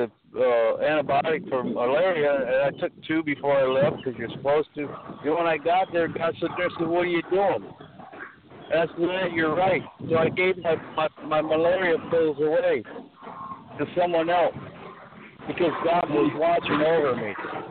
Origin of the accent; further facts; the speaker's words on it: United States; Of course, I'm an American, and there was some other people that were with us.